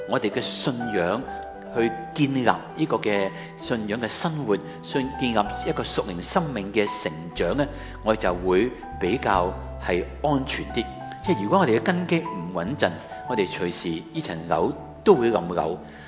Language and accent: Chinese; China